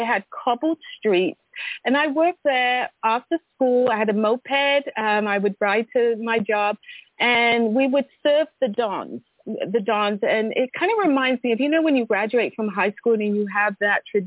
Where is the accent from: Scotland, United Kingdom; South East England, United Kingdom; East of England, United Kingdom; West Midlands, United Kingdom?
South East England, United Kingdom; Oxford; now in United States; so I was born and raised in Oxford, England